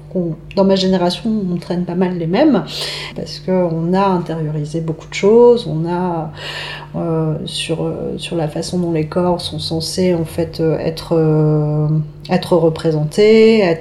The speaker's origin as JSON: {"language": "French", "town": "Desvres", "region": "Hauts-de-France", "country": "France", "tie": "born or raised there", "said": "j'ai grandi à Dèvres, qui est une ville de la faïence"}